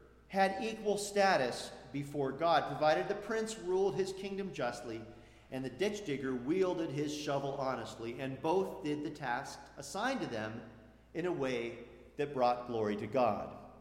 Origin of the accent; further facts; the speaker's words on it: Mendocino, California, United States; I grew up in Mendocino at a time when the counterculture was still very much alive.